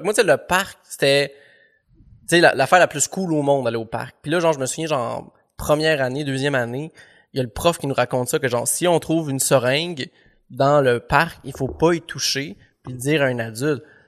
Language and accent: French; Sainte-Mélanie, Quebec, Canada; j'ai grandi à Sainte-Mel. Puis j'étais à l'école primaire de Sainte-Mélanie